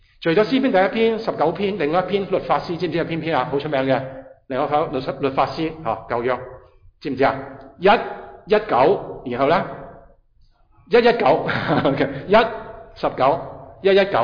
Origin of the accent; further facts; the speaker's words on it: Hong Kong; 咁我以前喺香港時候政府工作嘅嚇，去到邊度都有佢幅相嚇。即係佢個幅相嚇，咁我哋香港人更加添啦